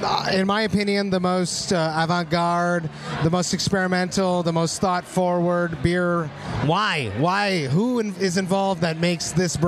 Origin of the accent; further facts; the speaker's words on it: Villeray, Quebec, Canada; He runs a killer beer shop in my hometown, near my home, of Villeray.